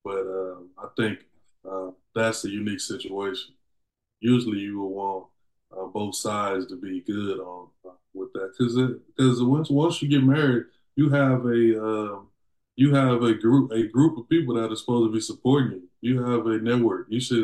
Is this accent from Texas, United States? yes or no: yes; Dallas, Texas, United States; I'm from Dallas. I went up to Chicago for that purpose.